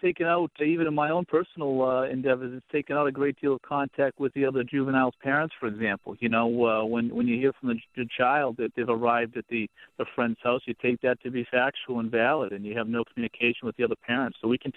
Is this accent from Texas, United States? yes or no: no; Boston, Massachusetts, United States; I grew up on the East Coast in the city of Boston, which was a larger metropolitan area